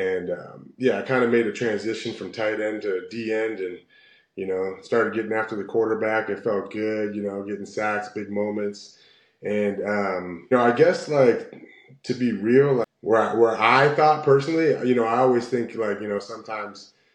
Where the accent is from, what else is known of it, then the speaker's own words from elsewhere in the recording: Canada; You know, I'm from Canada. I didn't think it was going to be a possibility at all.